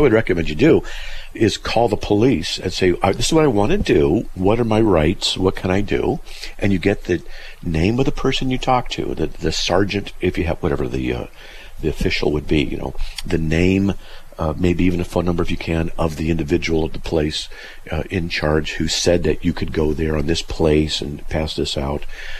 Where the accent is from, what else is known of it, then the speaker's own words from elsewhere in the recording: United States; I'm from the United States, and you can tell by my accent.